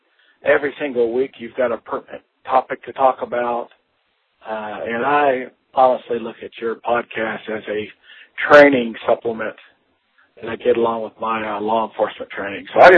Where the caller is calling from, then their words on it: Columbus, Georgia, United States; I'm calling from Muskogee County, Georgia, otherwise known as Columbus, Georgia.